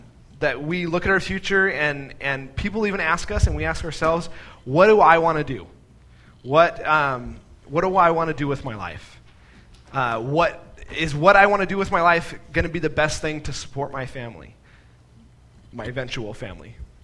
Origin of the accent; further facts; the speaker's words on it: Nevada, United States; I remember winding down a million roads as I was growing up in Nevada, going through mountains.